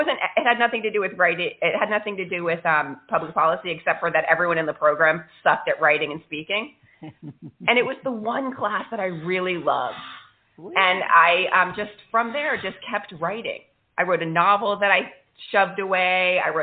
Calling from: Miami, Florida, United States; I am also in Miami.

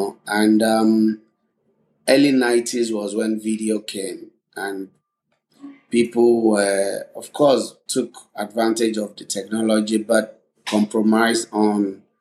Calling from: Lagos, Nigeria; Well, I'm speaking from Lagos, Nigeria.

